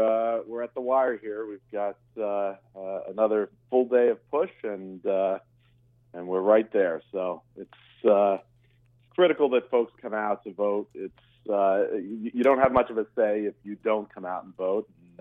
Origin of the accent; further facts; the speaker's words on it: Baldwin, New York, United States; My wife and I are born and bred Long Islanders. I grew up in Baldwin, went to Cornell University, moved to Long Beach